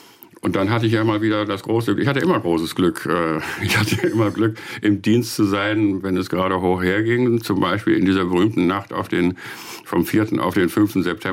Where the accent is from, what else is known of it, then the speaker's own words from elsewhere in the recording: Bonn, North Rhine-Westphalia, Germany; Ich bin ja auch in Bonn groß geworden, das war damals Bundeshauptstadt